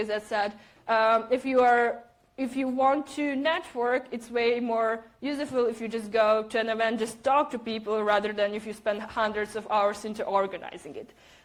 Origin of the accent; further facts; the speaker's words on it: Bratislava, Bratislava Region, Slovakia; English is a second language; I'm from Bratislava, Slovakia